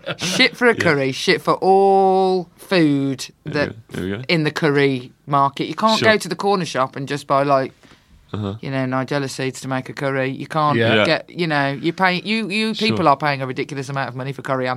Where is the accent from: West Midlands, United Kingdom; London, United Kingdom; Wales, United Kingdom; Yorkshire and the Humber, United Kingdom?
West Midlands, United Kingdom; Birmingham; I'm from Birmingham.